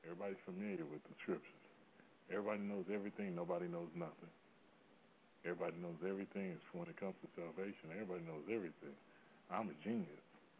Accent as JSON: {"language": "English", "town": "Detroit", "region": "Michigan", "country": "United States", "said": "I don't care if it's the Detroit Pistons. I'm from Detroit."}